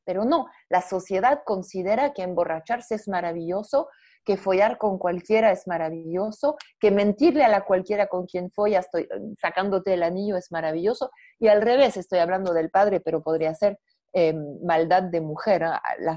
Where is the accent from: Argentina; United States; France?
France; Spanish is a second language; Yo estoy acá con una camisita blanca, mi cara de gringa, pero creo que cuando se me escucha se ve que vengo desde Francia. Agradezco Francia y el idioma francés por haberme sostenida.